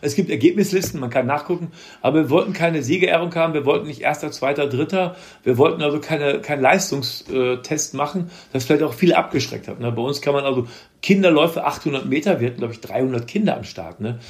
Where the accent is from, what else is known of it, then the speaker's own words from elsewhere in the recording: Germany; ich bin Deutscher